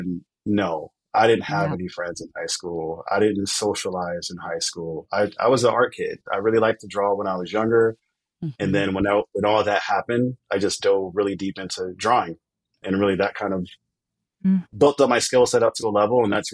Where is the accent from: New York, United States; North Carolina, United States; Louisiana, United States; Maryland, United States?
North Carolina, United States; Wilmington; But yeah, I'm from North Carolina, Wilmington, North Carolina, which is where Michael Jordan is from.